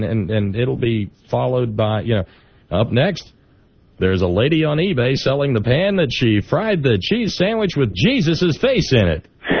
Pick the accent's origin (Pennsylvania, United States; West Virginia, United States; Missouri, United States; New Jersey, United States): West Virginia, United States; I figure I'm an American. I'm a West Virginian. I love my country.